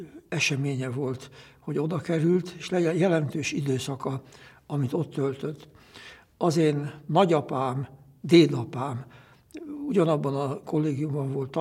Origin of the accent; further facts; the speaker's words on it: Bihor, Romania; mert én Bihar megyében születtem, de közel ahhoz a nagy faluhoz, ahol ő, és azután tulajdonképpen ugyanazt a levegőt szittuk, meg egy kicsit az Alföld peremén, egy kicsit a hegyek közelében